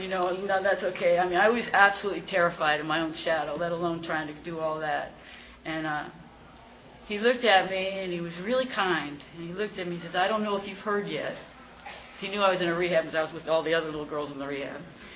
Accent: Washington, District of Columbia, United States; "Hi, I'm an addict. … I'm from Washington, D.C."

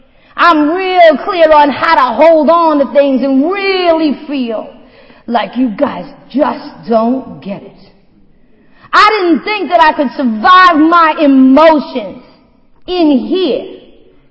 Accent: Waltham, Massachusetts, United States; I'm from Waltham, Massachusetts, man, and I was born and raised there.

